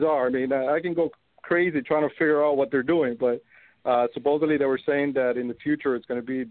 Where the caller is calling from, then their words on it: Florida, United States; Another …, actually, yeah, from South Florida.